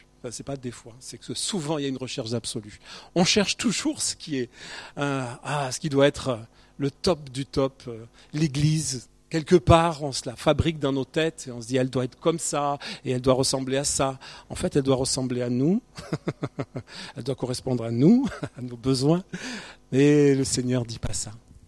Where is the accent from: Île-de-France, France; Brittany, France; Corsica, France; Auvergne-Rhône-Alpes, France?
Corsica, France; now in Toulouse, France; on n'est pas Toulousains, nous, on est du sud-est, on est de la Corse. On n'a pas envie de quitter une si belle région.